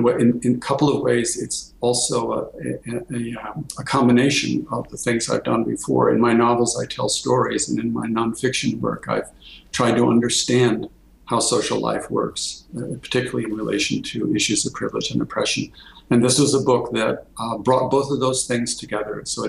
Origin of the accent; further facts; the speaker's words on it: United States; As a North American, as an American, I come up empty around that because, first of all, there is no American people that I can say, these are my people.